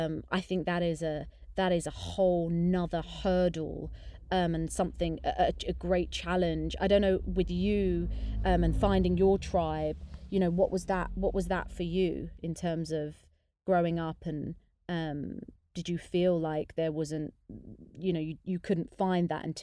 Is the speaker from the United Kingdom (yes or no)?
yes; United Kingdom; I'm like, oh no, like I'm not Indian enough, and I feel like I can't represent that group. But then I'm like, you know, I'm very, very British